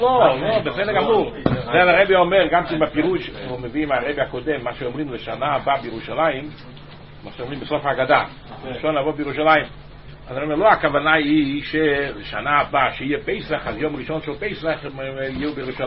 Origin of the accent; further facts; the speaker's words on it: France; אני בא מצרפת מצרפת אז אני לא יודע איך זה במדינות אחרות